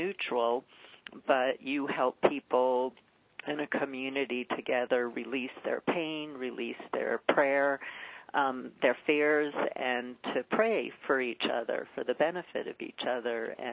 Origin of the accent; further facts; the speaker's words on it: Brooklyn, New York, United States; And I grew up in Brooklyn, where it looked like everybody was suffering, which they were.